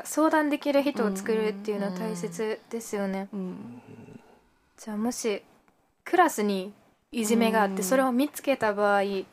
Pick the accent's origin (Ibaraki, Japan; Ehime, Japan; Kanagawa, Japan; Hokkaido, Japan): Ehime, Japan; もう私愛媛県出身で、めっちゃ田舎のあれ学校通ってたんですけど、